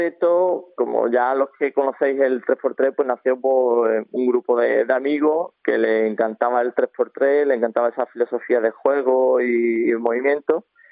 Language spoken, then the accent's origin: Spanish; Osuna, Andalusia, Spain; Somos de aquí de Osuna